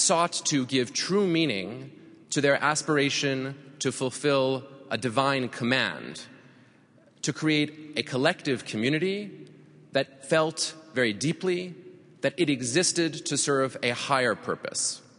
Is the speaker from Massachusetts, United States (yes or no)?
yes; Massachusetts, United States; I speak, of course, of my home state, Massachusetts